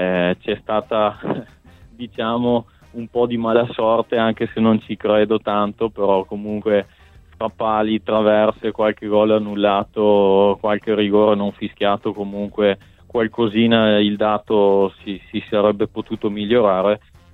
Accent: Vicenza, Veneto, Italy; Io comunque sono vicentino, essendo vicentino sono tifoso del Vicenza, come gran parte degli abitanti di Vicenza e provincia.

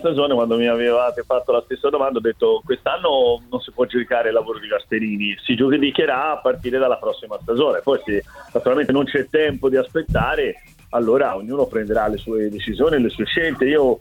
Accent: Florence, Tuscany, Italy; però io lo dico da fiorentino

